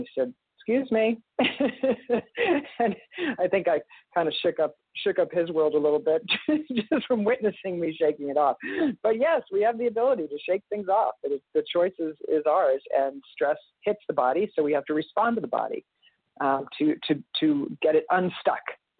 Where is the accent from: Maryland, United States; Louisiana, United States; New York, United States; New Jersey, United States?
New York, United States; Long Island; I grew up in Long Island and grew up on the water.